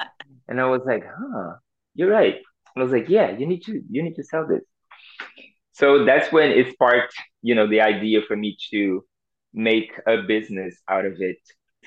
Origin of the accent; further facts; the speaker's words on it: Rio de Janeiro, Brazil; now in United States; And I'm from Rio de Janeiro, so there's no winters like here in the US.